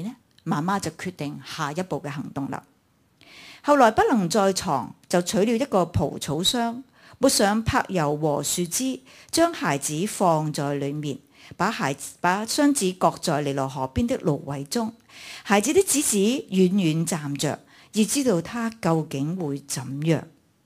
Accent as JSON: {"language": "Chinese", "country": "China", "said": "其实有些像我们中国人说摸住石头过河"}